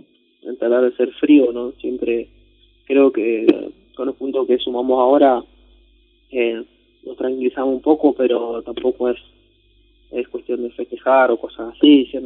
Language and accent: Spanish; Chaco, Argentina; toda la gente a quien represento, así a mi pueblo, a mi Chaco, se sienta orgulloso